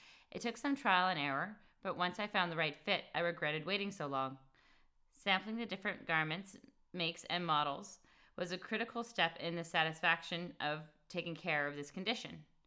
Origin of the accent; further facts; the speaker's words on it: Winnipeg, Manitoba, Canada; the only thing I could do was pack up my young children and move back to my hometown. In Winnipeg, my family graciously helped me with the necessities of life